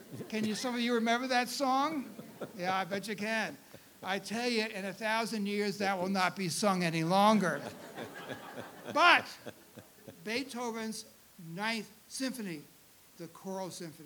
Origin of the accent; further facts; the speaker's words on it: New York City, New York, United States; now in Atlanta, United States; I remember when I was a child in New York City